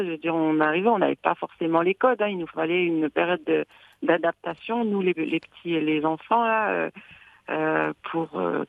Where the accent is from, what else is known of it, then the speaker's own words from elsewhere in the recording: Morocco; Mon village natal, avec les odeurs, les couleurs, la lumière, complètement différente de ce qu'on a ici.